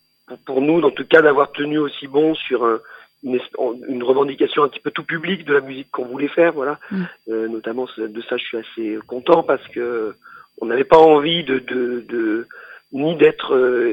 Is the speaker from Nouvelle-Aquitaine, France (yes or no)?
yes; Nouvelle-Aquitaine, France; un morceau de chants de quêtes de réveillés qui existent donc chez nous en Corrèze.